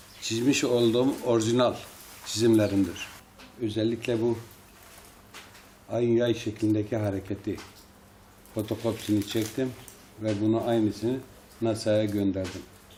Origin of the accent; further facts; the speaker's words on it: Diyarbakır, Diyarbakır Province, Turkey; 1954 doğumlu Diyarbakır Gözeköy köyünde doğdum. 62 yılında Diyarbakır'a geldim.